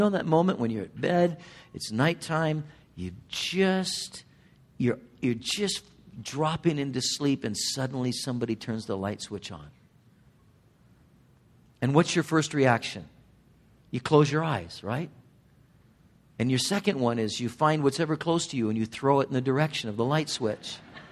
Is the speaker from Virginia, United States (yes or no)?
no; California, United States; Valerie and I, we grew up in Southern California in Orange County.